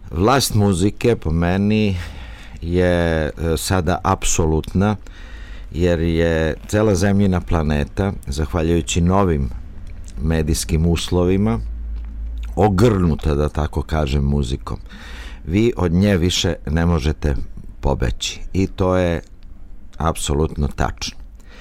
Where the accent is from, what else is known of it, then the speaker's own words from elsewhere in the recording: Belgrade, Serbia; Ja sam zatekao kao mali klavir u kući u Beogradu, jer mi smo stara beogradska porodica